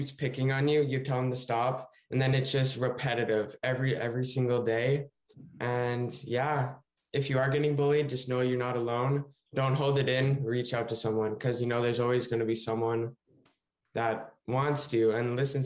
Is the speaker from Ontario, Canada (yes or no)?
no; Kelowna, British Columbia, Canada; also born or lived in Edmonton; Well, I was born in Edmonton, Alberta, but moved to Kelowna when I was three.